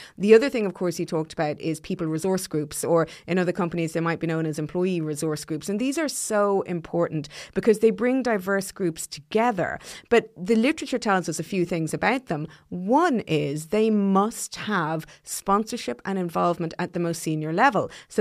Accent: Ireland; I'm very proud, as an Irish woman

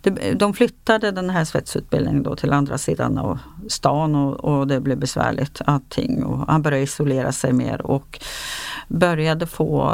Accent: Norway; Ja, jag är norsk.

